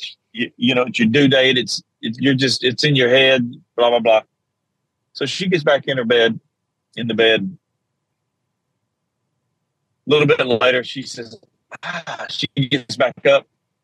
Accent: Georgia, United States; I was you know, strong Southern Baptist growing up in South Georgia.

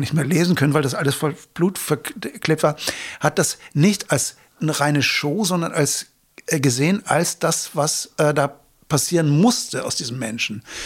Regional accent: Lüneburg, Lower Saxony, Germany; also born or lived in Hannover; ich bin geboren in Hannover, aber aufgewachsen woanders in Lüneburg

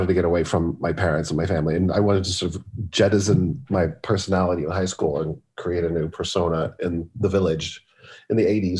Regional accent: Los Angeles, California, United States; born or raised there

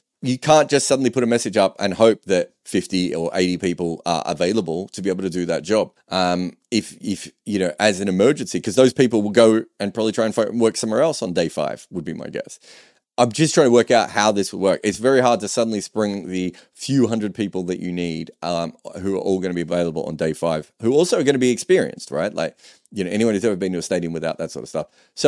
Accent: Australia; I say this as an Australian cricketer who sledged

